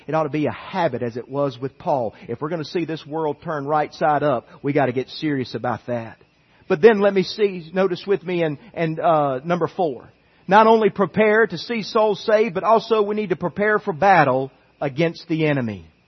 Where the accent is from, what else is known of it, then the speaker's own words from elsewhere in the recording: United States; I'm a 100% as American for peaceful protest